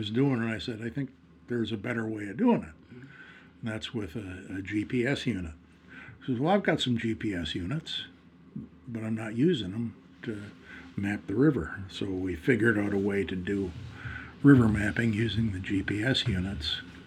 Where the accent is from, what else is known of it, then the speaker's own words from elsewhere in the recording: Saginaw, Michigan, United States; Yeah, I grew up in Saginaw when I wasn't up north.